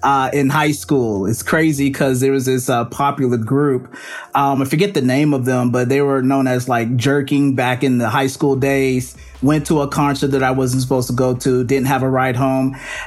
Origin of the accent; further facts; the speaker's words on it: Lithonia, Georgia, United States; I'm from the South, Lithonia, Georgia, to be exact. So I guess you can say I'm a Southern gentleman.